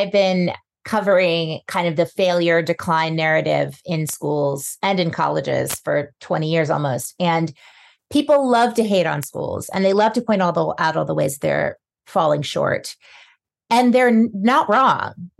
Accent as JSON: {"language": "English", "town": "New Orleans", "region": "Louisiana", "country": "United States", "tie": "born or raised there", "said": "One was New Orleans is my hometown."}